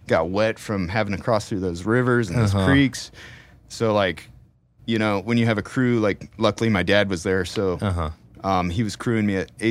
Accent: Merced, California, United States; now in Lompoc, United States; I grew up in Merced. I went to Golden Valley High School. I currently live in Lompoc, California, which is in Santa Barbara County.

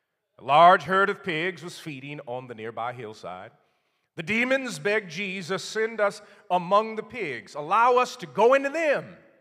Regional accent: Cleveland, Ohio, United States; as a young boy growing up in Cleveland, Ohio, there was something that I absolutely loved.

